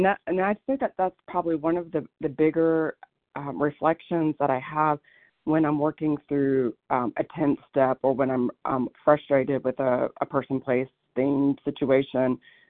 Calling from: Corvallis, Oregon, United States; I'm calling from Corvallis, Oregon

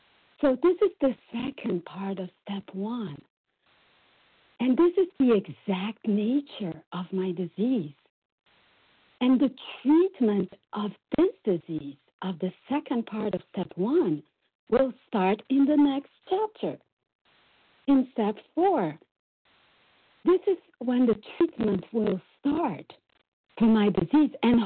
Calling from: Brazil; English is a second language; I'm calling from Brazil.

